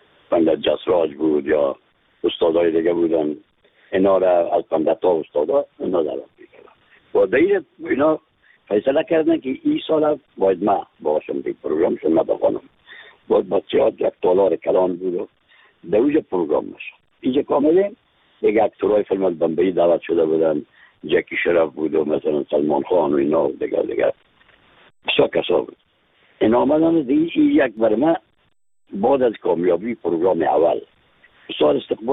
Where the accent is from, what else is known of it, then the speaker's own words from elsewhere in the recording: Afghanistan; از افغانستان هستیم